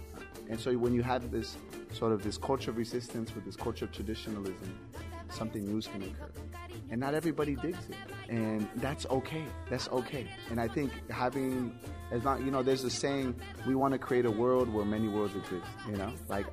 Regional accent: Los Angeles, California, United States; But we're from LA. We're not from Mexico. Many of our parents are.

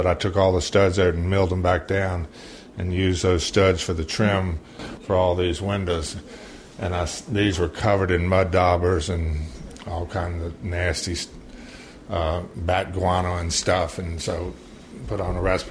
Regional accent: United States; No, I'm American.

